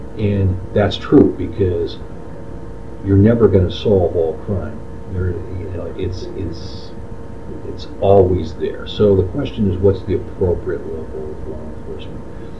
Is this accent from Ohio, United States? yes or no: no; Portland, Oregon, United States; Now, I'm actually born and raised in Portland, so known Hillsborough my whole life. Although I never lived in Hillsborough.